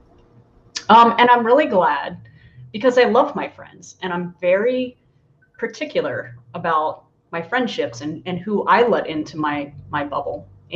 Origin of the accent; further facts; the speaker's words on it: Maryland, United States; also born or lived in Midwest; now in Arizona, United States; I grew up on the East Coast and in the Blue Ridge Mountains, and it's beautiful in Maryland and Ooh. Crystal rocks.